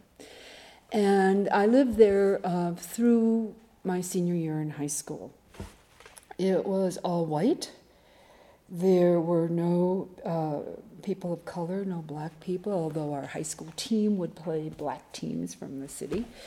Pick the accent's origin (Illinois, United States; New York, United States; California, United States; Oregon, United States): Illinois, United States; Hometown; also born or lived in Chicago; Well, I was born in 1944 in Chicago, Illinois, and by the time I was like 5 or 6, my family moved to a place called Hometown, Illinois, which was a post-war housing project on the south side of Chicago.